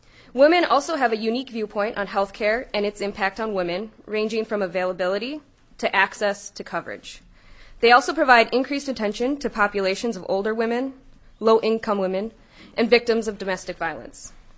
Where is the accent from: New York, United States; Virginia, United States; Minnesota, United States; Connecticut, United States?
Minnesota, United States; Eagle Lake; now in Rochester Township, United States; I'm originally from Eagle Lake, which is just outside of Mankato, and I've spent all my life here in southern Minnesota, except for when I was off going to college.